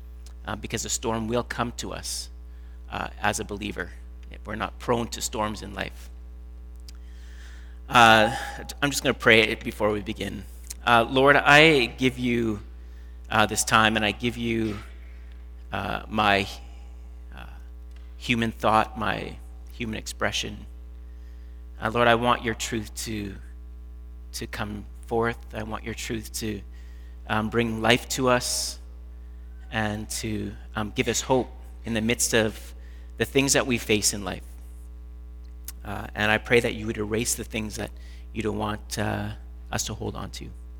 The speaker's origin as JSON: {"language": "English", "country": "Canada", "said": "well, actually, I'm from Canada, I'm visiting"}